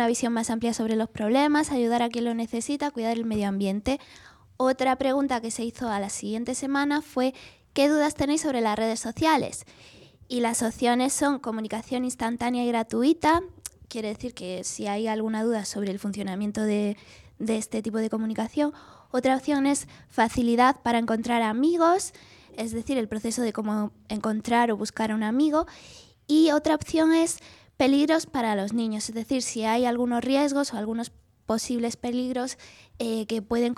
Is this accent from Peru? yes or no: no; Motril, Andalusia, Spain; volveré a mi casa, que yo soy de Motril, en Granada